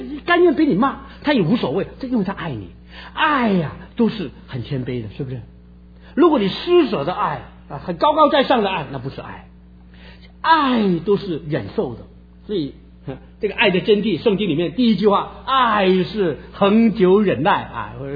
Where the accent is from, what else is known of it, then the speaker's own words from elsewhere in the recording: China; 你看我们中国人捆绑还不够多吗？